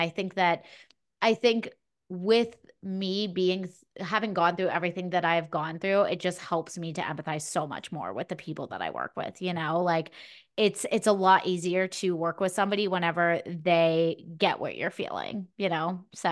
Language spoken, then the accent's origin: English; Pittsburgh, Pennsylvania, United States; I am from the Pittsburgh, Pennsylvania area. So shout out to all my Yinzers if anyone's listening from Pittsburgh area.